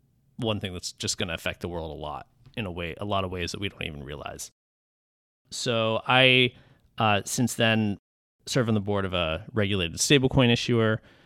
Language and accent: English; Weston, Massachusetts, United States; also born or lived in New York / San Francisco; I did. I grew up in Weston, lived in Boston for 10 years at least, maybe 15, and spent probably a decade in New York and San Francisco in between.